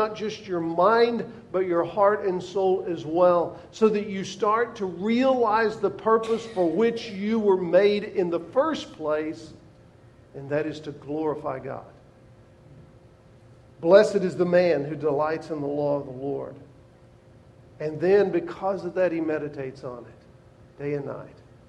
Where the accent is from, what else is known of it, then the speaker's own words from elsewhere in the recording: Southern United States, United States; I can't help it. I was raised in the South, okay? So it's still in there.